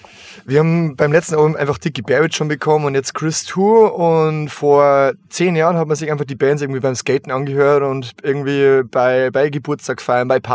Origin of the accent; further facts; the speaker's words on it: Bavaria, Germany; Also mittlerweile wohnen wir, also der Großteil wohnt einfach in Regensburg, wo das nicht mehr so ist wie in einer Kleinstadt in Bayern. Aber wir sind halt alle in der Kleinstadt aufgewachsen